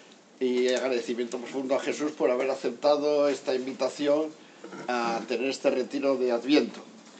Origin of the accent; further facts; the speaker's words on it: Asturias, Spain; accent: Asturian; now in Seville, Spain; llevo 4 años en Sevilla. Como podéis ver, en mi acento no es sevillano, ciertamente, es del otro extremo, asturiano, que soy del norte, y aquí me he insertado, trato de inculturarme en Andalucía y en concreto en Sevilla.